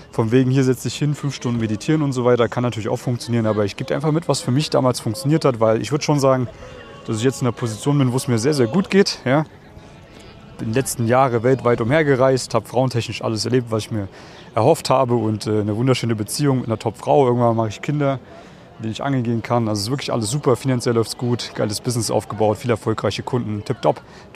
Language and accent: German; East Germany, Germany; Ich komme ja aus Ostdeutschland, aus einem Kuhkaff, wo die Leute nicht so viel Geld haben. Meine Großeltern sind geflüchtet aus dem Krieg